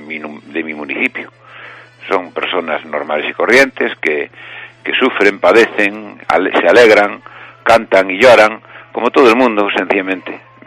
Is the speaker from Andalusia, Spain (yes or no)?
no; Fene, Galicia, Spain; Lo primero porque Fene es mi pueblo, es donde nací, y hablar de eso hasta me emociona, pero desde luego porque nos ha ido bien también, y porque me siento vecino de Fene, natural, mis hijos también son naturales de aquí